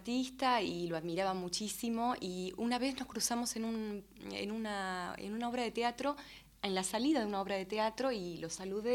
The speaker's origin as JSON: {"language": "Spanish", "town": "Chascomús", "region": "Buenos Aires Province", "country": "Argentina", "tie": "born or raised there", "said": "yo nací en Chascomús"}